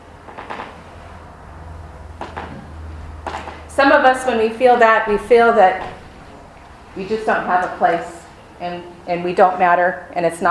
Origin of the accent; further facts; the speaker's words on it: Midwest, United States; I'm from the Midwest.